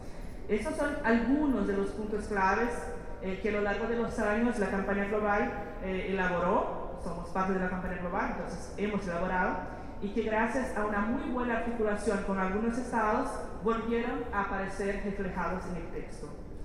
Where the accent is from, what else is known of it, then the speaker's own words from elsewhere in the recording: Brazil; Spanish is a second language; Entonces, así que soy de Brasil, desde Brasil